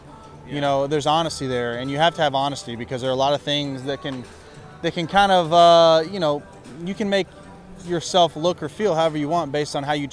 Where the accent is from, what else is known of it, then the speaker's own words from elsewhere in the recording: Beaumont, Texas, United States; You know, I'm a Texas guy, and I'm from the Houston area-ish. You know, I'm from Beaumont, which is about 80 miles from Houston.